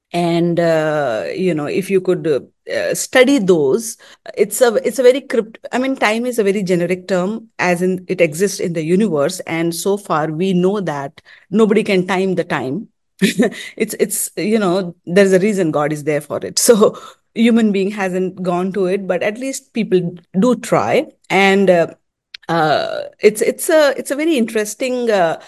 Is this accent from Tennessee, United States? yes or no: no; California, United States; As I said, I'm from Bay Area, so that would make me a techie person, a computer science and working in the corporate and all that stuff.